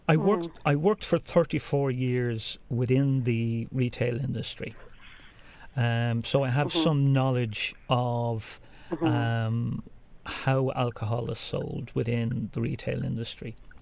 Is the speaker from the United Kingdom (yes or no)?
no; Dublin, Leinster, Ireland; I grew up in Fairview, and there was one off license on Phillipsburg Avenue, and as a child, you didn't go into it.